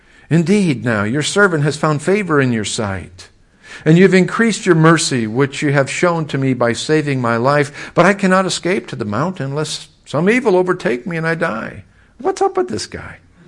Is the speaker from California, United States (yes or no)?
yes; California, United States; And here I am from California, you know, Green Acres type of situation.